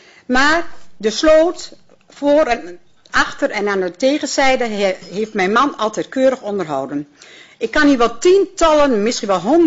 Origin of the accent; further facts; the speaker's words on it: Nieuw-Schonebeek, Drenthe, Netherlands; uit Nieuw-Schonebeek en ik bedank u hartelijk